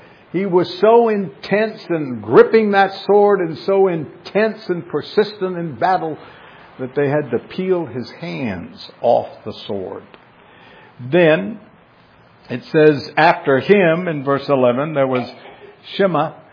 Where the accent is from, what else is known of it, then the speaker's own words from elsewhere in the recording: the South, United States; I grew up in the South. I did not see real snow until I was an adult.